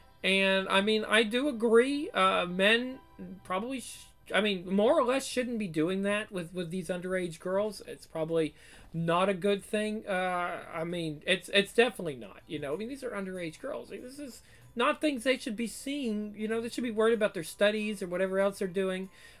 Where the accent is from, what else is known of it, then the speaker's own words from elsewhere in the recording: United States; I'm from the United States, and you may not be from the United States, but maybe you're getting stuff from the U.S. from me